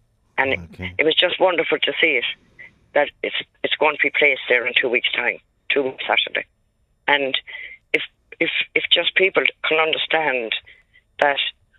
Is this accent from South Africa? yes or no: no; Ireland; We were born with a name, and we're still a human being. We're still Irish citizens. I was born, and I left home, and I was 21.